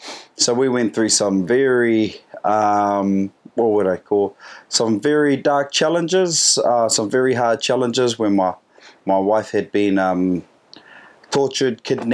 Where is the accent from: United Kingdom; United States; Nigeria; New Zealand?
New Zealand; Whangarei, Northland; Yeah, I was born there. But around 3 years old, I was raised in Whangarei, which is up in Northland.